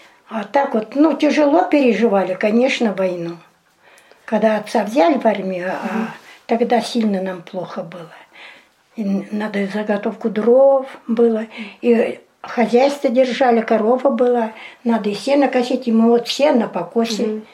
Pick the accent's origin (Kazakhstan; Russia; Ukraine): Kazakhstan; Simaki, North Kazakhstan Region; born there; Я родилась в Северо-Казахстанская область, Республика Казахстан, поселок Симаки Мамлютского района.